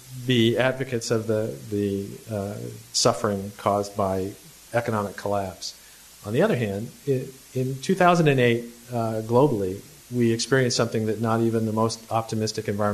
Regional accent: Connecticut, United States; Metropolitan Atlanta covers more ground than my home state, than Connecticut.

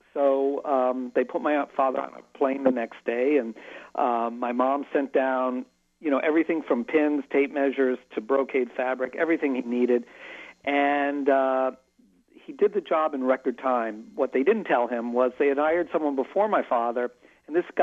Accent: Miami, Florida, United States; Yeah, I had a wonderful childhood because I was growing up in Miami, which was kind of rural at the time.

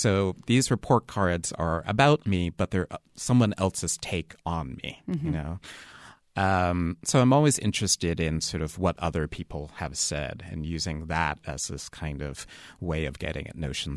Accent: New York City, New York, United States; I grew up in the Bronx in New York

